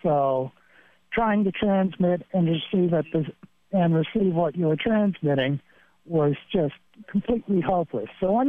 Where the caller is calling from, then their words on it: New York, United States; I'm calling in from the bottom of New York State.